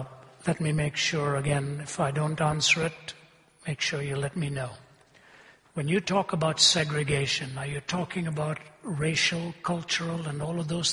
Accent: North India, India; I was born in India, raised in India. Even though I was raised in the north, I was born in the south.

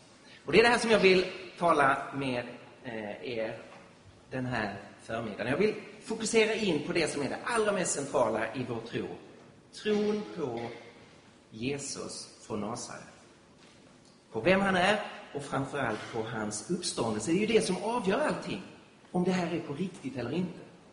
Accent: Skåne, Sweden; accent: Scanian; now in Stockholm, Sweden; Ni hör att jag är skåning.

